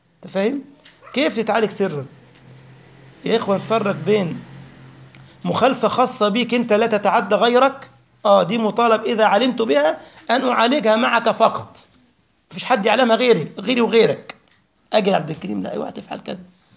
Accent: Egypt; كانت عندنا في مصر في الحومة

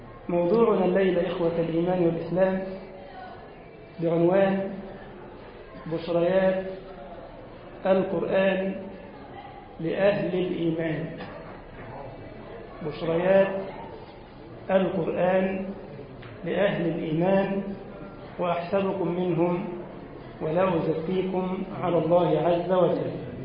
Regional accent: Egypt; اللهم اجعل بلدنا مصر أمنا وأمانا واطمئنانا

